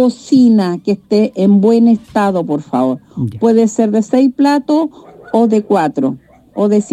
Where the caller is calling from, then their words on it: San Pedro de la Costa, Biobío, Chile; Soy de San Pedro de la Costa.